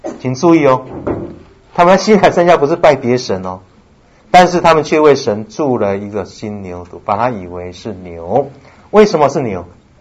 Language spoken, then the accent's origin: Chinese; China; 因为他怕我们中国人不太能够理解